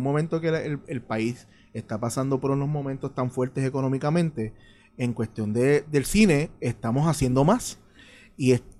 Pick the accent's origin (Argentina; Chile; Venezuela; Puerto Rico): Puerto Rico; Vernos trabajar como boricua.